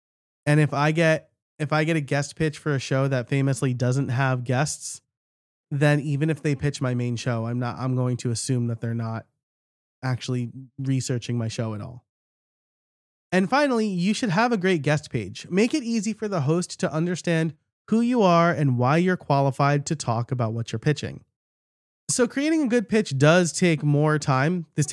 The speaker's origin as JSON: {"language": "English", "region": "New York", "country": "United States", "said": "which as a New Yorker, it was shocking that I was able to find good bagels in Pennsylvania."}